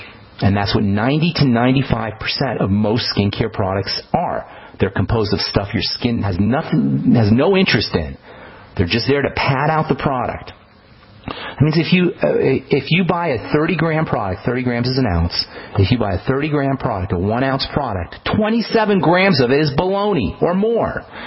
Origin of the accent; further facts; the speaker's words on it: Flemington, New Jersey, United States; born there; You know I'm a New Jersey guy. I don't know if you knew that or not. I was born in Flemington, New Jersey.